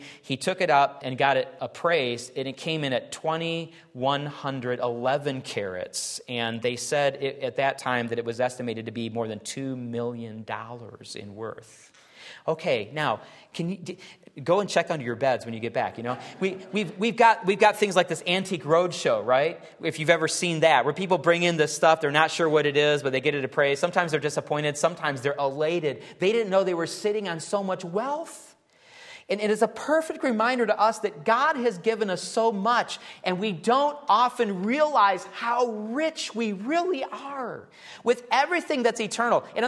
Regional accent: Minneapolis, Minnesota, United States; But I came from Minneapolis where everything's coded, you know, and so it's just a number to me.

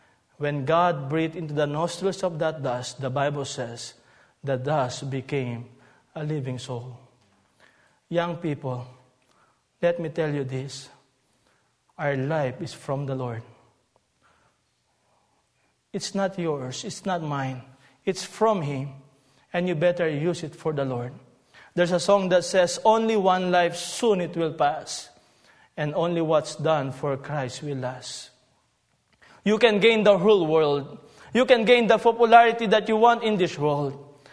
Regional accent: Philippines; I guarantee you I will not keep you long because I'm a Filipino.

